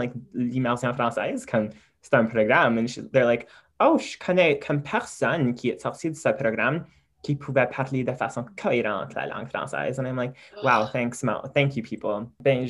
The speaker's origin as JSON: {"language": "French", "region": "Manitoba", "country": "Canada", "also_born_or_lived": "United States", "said": "I'm like, oh, je viens du Manitoba. They're like, mais comme, d'où viens-tu? I'm like, wow, bro, like, je viens, like, I mean, j'étais né aux États-Unis."}